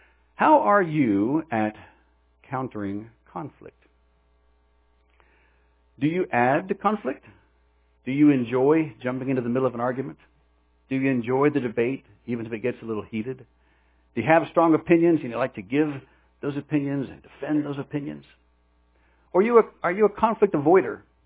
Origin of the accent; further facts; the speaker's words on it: Texas, United States; I'm from Texas, and I think it's really cold out.